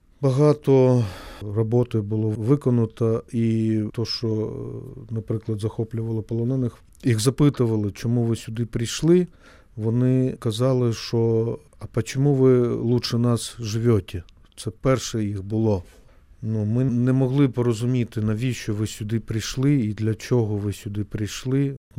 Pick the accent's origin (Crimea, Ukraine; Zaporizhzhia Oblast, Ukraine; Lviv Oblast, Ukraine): Zaporizhzhia Oblast, Ukraine; Zaporizhzhia; Я з Запоріжжя, я спілкувався українською.